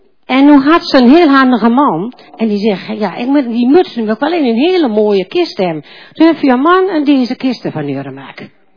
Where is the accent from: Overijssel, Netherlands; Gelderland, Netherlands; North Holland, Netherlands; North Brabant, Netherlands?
North Brabant, Netherlands; Uden; geboren van Hel. En ik kom in Uden, ik ben geboren en getogen in Uden, maar ik ben toch halfheerders. Ja, want mijn moe kan buteerden.